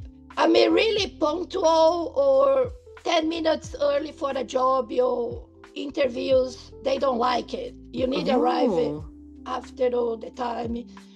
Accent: Brazil; now in Australia; Yeah, they don't know I'm from Brazil. People still ask me if I'm from Russia or Croatia.

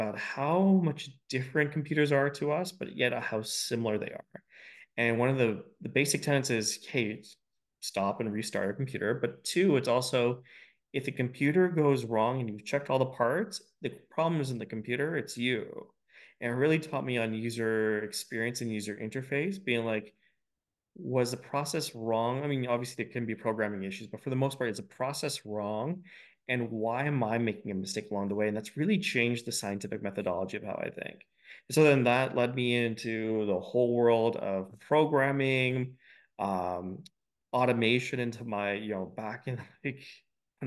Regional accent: Scarborough, Ontario, Canada; now in Waterloo, Canada; I'm originally from Scarborough, and just took this interesting journey about self-discovery

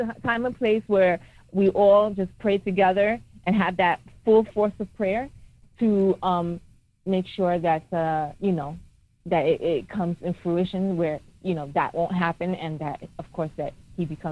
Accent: New York, United States; originally New York.

